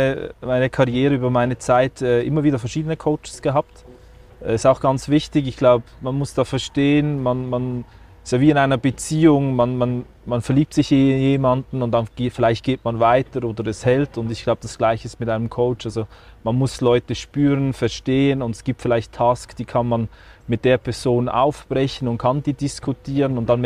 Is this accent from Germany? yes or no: no; Stein, Aargau, Switzerland; In Stein, im Fricktal. Stein.